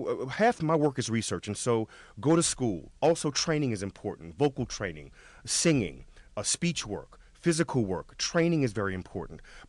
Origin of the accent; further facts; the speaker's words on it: New Orleans, Louisiana, United States; Because where I came from, as an African-American man growing up in the South in New Orleans, art was a luxury item.